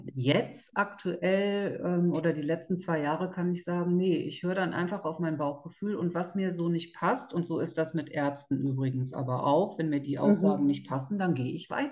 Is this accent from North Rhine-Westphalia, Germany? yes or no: yes; North Rhine-Westphalia, Germany; Ich komme ja aus dem Raum Düsseldorf.